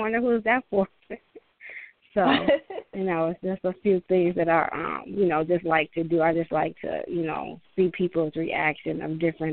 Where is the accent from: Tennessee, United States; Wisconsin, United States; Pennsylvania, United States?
Wisconsin, United States; Milwaukee; I was born and raised in Milwaukee.